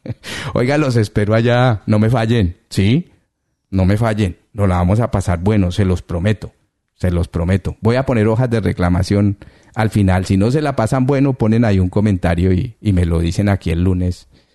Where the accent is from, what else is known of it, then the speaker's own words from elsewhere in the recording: Colombia; si de verdad uno como colombiano dijera